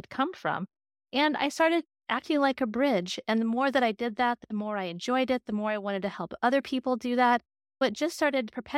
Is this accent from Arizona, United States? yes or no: yes; Arizona, United States; there were many cultures in my home state of Arizona that I had grown up around that were not familiar to other people.